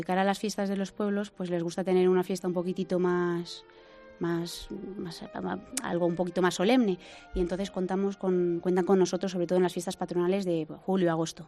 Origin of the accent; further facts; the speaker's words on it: San Esteban, Castile and León, Spain; also born or lived in Salamanca; Sí, soy de San Esteban.